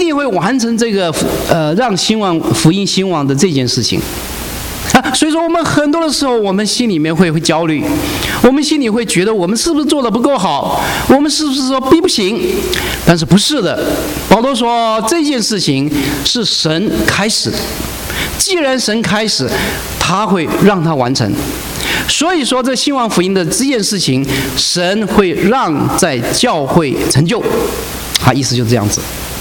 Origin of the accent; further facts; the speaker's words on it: Taiwan; 我们几位哈是从台湾来的嘛哈？